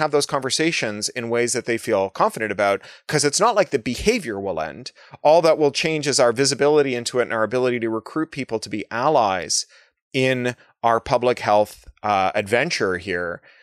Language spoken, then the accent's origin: English; Toronto, Ontario, Canada; I grew up in Toronto, like, wheat pasting posters to telephone poles for political causes.